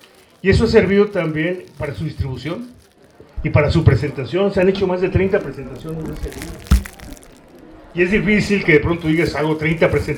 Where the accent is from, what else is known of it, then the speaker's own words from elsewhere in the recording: Oaxaca, Mexico; porque la mayoría de los autores venimos de Oaxaca